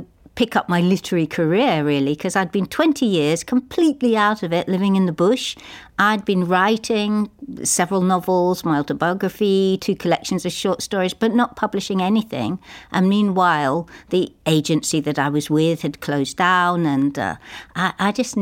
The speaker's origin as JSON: {"language": "English", "region": "London", "country": "United Kingdom", "tie": "born or raised there", "said": "I was very shy when I was growing up in London."}